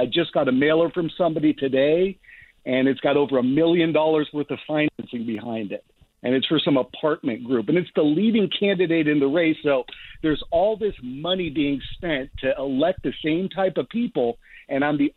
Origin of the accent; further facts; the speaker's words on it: Westchester, California, United States; I'm born and raised in Westchester. I'm an Army combat veteran. I left L.A. because I couldn't afford to live in L.A.